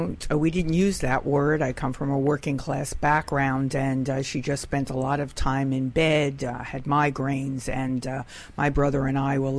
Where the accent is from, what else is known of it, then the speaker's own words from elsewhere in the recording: New York City, New York, United States; From New York City, the Bronx.